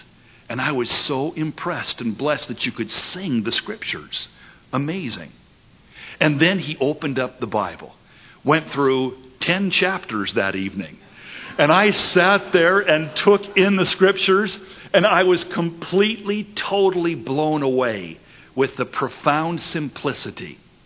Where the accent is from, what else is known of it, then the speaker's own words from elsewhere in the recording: San Jose, California, United States; But I grew up in California. I was raised in San Jose, and I came down to Southern California after I finished high school to attend Biola University.